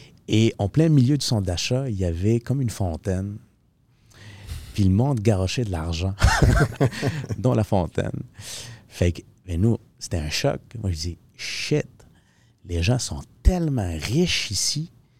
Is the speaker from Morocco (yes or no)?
yes; Morocco; born there; moved away; moi, je suis né au Maroc, Donc, puis on est arrivé ici avec notre famille en septembre 2002.